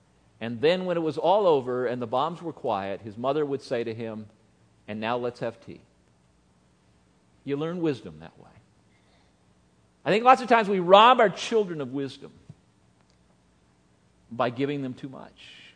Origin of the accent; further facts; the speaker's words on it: Austria; Growing up in Nazi-occupied Austria, I knew air raids from daily experience.